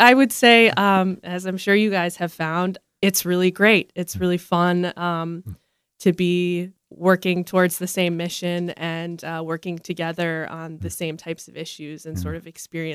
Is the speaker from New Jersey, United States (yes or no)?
no; Florida, United States; Sure. I am from Florida, actually. I grew up in Florida. I went to college at the University of Florida